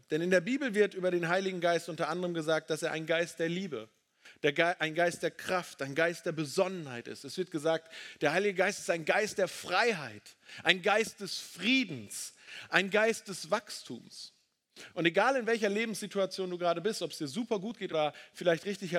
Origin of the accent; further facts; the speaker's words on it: Lower Saxony, Germany; Ich bin in einer Baptistengemeinde in Ostfriesland aufgewachsen.